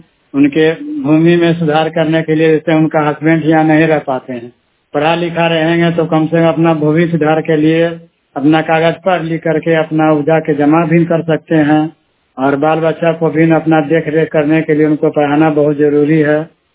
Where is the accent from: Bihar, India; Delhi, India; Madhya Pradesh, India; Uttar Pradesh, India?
Bihar, India; Dehoda; ग्राम post देहोदा जिला नवादा का निवासी हूँ।